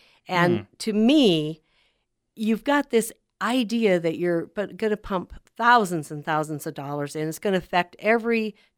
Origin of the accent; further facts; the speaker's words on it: Beaver City, Nebraska, United States; I was born and raised near Beaver City, where I still live. And I'm a sixth generation Nebraskan. I come from a farming background, and we also had a dairy farm that my dad worked on, and so did I.